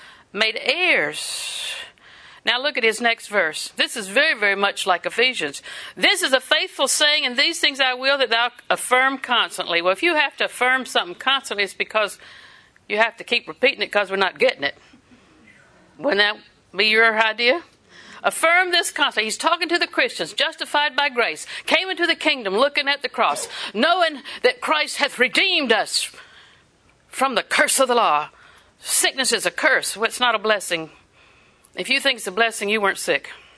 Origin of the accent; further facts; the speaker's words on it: Auburndale, Florida, United States; I'm from Auburndale. You wouldn't know my family. Nobody would know my family. We're not anybody.